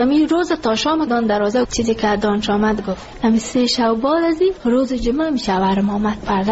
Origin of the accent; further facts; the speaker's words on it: Ghazni, Afghanistan; now in Kabul, Afghanistan; خوب بود، شکر خدا ناشکری نمیکدم که ما کابل آمده از غزنی هستیم.